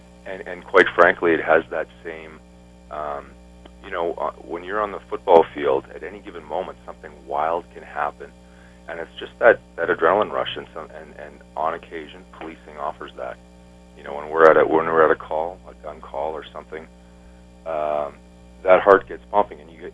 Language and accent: English; Saskatchewan, Canada; And I was also lucky enough growing up in Saskatchewan. Yeah, I got that green blood in me.